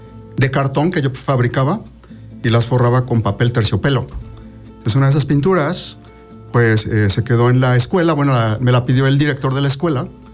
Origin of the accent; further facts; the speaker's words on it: Cuernavaca, Morelos, Mexico; born there; En Cuernavaca, bueno, específicamente en Chamilpa.